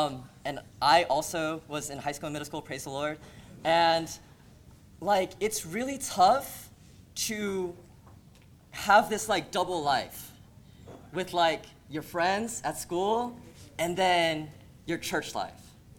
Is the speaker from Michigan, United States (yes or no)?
no; California, United States; I'm originally from California, like some of you, a lot of you. And I came here for college. My family is actually still back in California